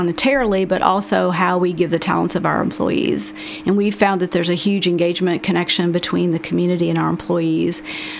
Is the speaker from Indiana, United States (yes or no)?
yes; Indiana, United States; now in Lexington, United States; So I've been in Lexington a long time. I actually grew up in Northwest Indiana, kind of the Chicago suburbs.